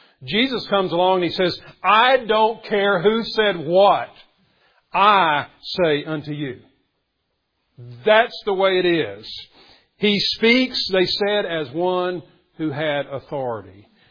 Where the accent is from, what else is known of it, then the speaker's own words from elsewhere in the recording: Mount Pleasant, Texas, United States; It'd be like someone from Australia arguing with me about how things are in Mount Pleasant. I grew up in Mount Pleasant.